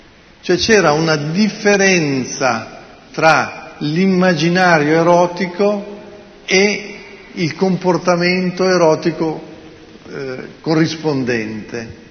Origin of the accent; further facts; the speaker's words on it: Murano, Veneto, Italy; Io invece sono di Murano.